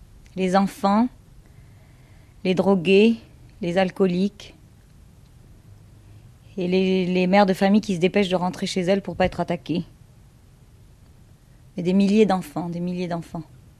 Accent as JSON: {"language": "French", "country": "France", "said": "je suis française"}